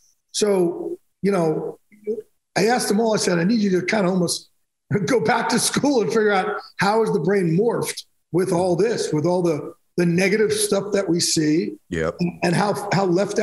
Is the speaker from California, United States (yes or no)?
no; New Jersey, United States; I'm from Jersey Shore, so there's a lot of that going on.